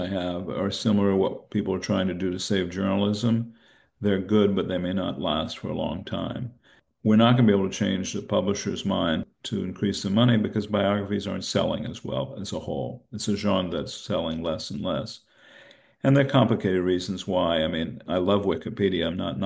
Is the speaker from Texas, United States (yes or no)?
no; New Mexico, United States; In my home state of New Mexico, Searchlight is such a center